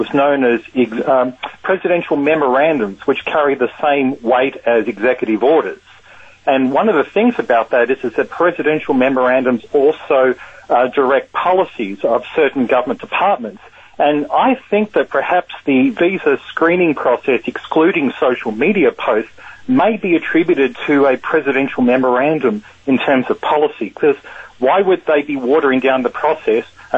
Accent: Bakersfield, California, United States; accent: Australian; also born or lived in Australia; I'm from Bakersfield, but the accent's from Australia.

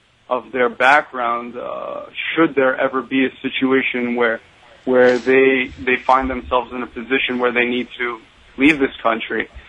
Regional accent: United States; born there; I'm a Iranian Jew. I was born in America. I'm a first generation American.

